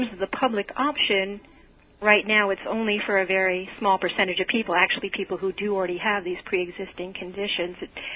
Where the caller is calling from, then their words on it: Easton, Connecticut, United States; I'm calling from Easton, Connecticut.